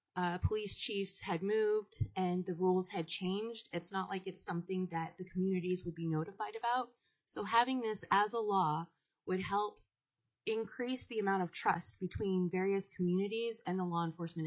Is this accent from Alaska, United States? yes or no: yes; Fairbanks, Alaska, United States; I'm from Fairbanks, and I am here to support this bill.